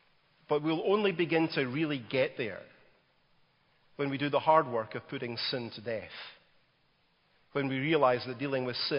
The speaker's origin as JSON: {"language": "English", "town": "Glasgow", "region": "Scotland", "country": "United Kingdom", "tie": "born or raised there", "said": "In the center of Glasgow, my hometown in Scotland, there's a bridge built over an 8-lane highway."}